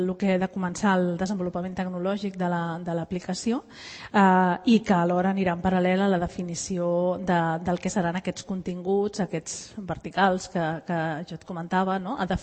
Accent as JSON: {"language": "Catalan", "town": "Montgat", "region": "Catalonia", "country": "Spain", "said": "jo sóc de Montgat"}